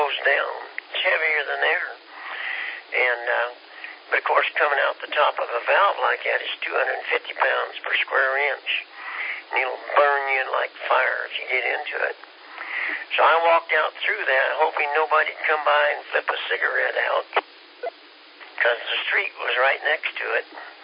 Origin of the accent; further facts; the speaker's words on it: Kansas, United States; moved away; We're from Kansas, you know. But we've been here 15 years.